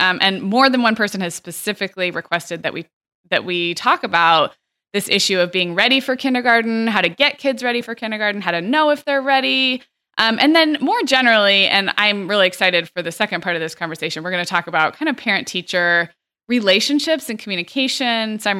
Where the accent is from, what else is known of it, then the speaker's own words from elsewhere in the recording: California, United States; When I was growing up in California, it was December 1st